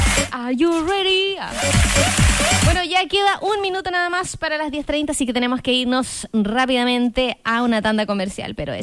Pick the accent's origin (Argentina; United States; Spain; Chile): Chile; No entendí nada y soy chilena.